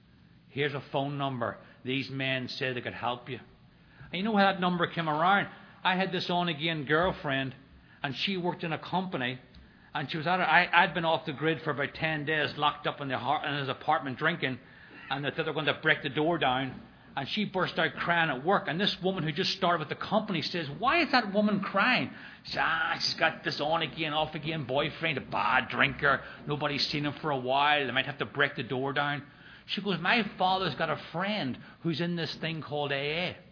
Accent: Northern Ireland, United Kingdom; I grew up in Northern Ireland

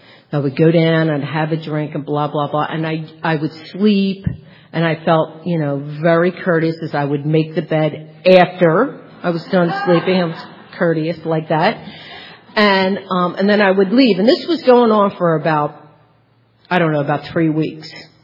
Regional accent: Philadelphia, Pennsylvania, United States; I'm from Philadelphia, and I have 4 older brothers and a dad, so I was raised by 5 men.

